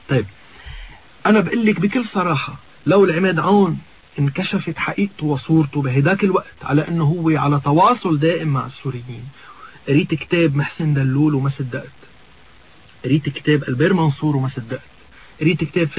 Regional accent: Akkar, Lebanon; طلعت على عكار على ضيعتي، لأنه أكثر منطقة ممكن تحميني

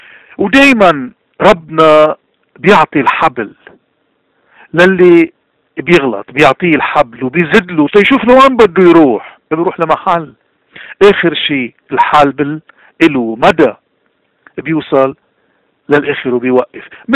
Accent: Lebanon; هيدي مشكلتنا، مشكلتنا كلبنانيين، مشكلتنا انه نحنا عنا نزعة الفردية.

